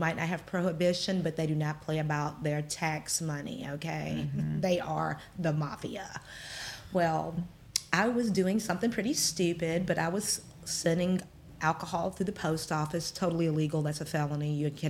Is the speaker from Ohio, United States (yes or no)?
no; Georgia, United States; Oh, well, of course, I'm from Georgia. I'm a Georgia girl.